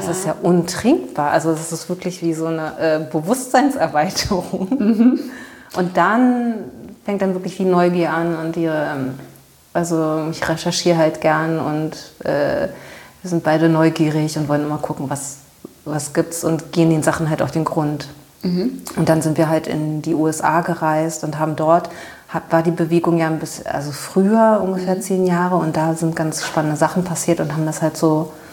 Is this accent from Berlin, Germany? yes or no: yes; Berlin, Germany; als Teenager in West-Berlin